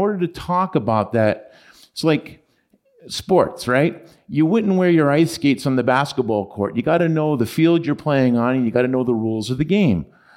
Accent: New York, United States; also born or lived in Salt Lake City; a New York guy with an office in New York and Houston.

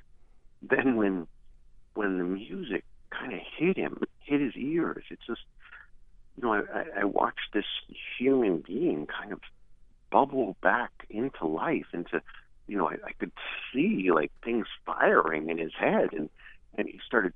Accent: Cincinnati, Ohio, United States; How could I not speak to you? You're Cincinnati. You're my hometown.

